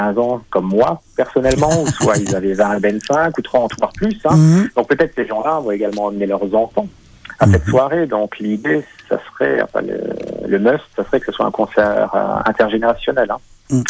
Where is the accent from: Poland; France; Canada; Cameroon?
France; parce que je suis français